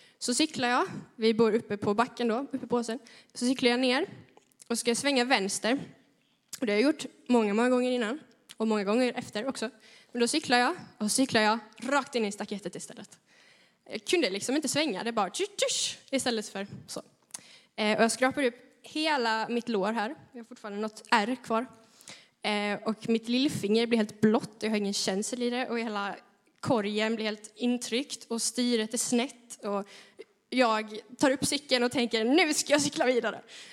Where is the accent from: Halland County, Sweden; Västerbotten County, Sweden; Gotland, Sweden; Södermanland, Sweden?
Halland County, Sweden; Laholm; jag är uppvuxen på Hallandsåsen. På den halländska sidan. Och det har jag varit bitter över i hela mitt liv. Jag vill vara skåning.